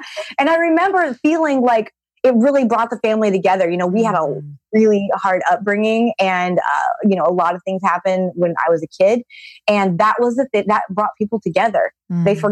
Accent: South Dakota, United States; You're from Michigan and I am from South Dakota.

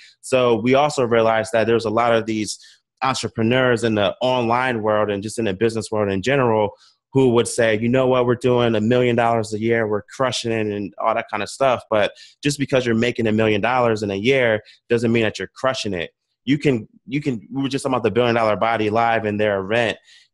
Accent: Virginia Beach, Virginia, United States; now in San Diego, United States; So I'm from Virginia Beach, Virginia. I'm currently living in San Diego right now.

